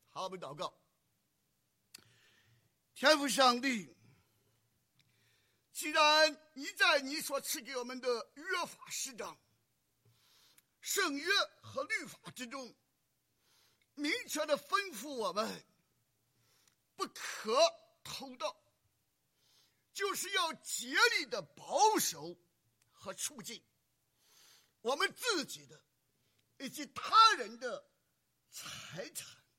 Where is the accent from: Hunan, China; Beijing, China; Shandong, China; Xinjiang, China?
Shandong, China; 所谓的打土豪什么 分田地，那都是我们山东人。